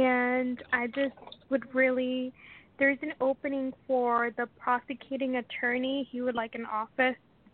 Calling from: Washington, United States; Hi. I am located in Washington State.

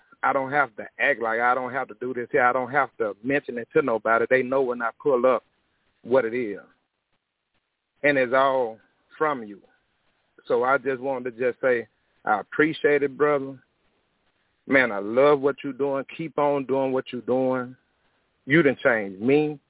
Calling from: Lake Charles, Louisiana, United States; I'm calling from Lake Charles, Louisiana.

